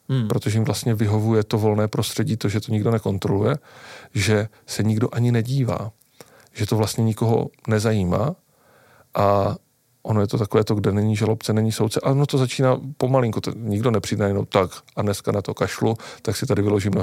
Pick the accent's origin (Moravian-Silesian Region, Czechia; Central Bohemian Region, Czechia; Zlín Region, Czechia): Zlín Region, Czechia; Zlín; jsem ze Zlína, tak tam je hodně takový ten Baťův kult